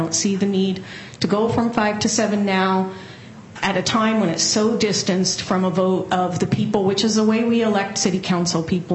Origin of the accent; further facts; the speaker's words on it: Black Diamond, Washington, United States; now in Bellevue, United States; I live in Bellevue, and I grew up in Black Diamond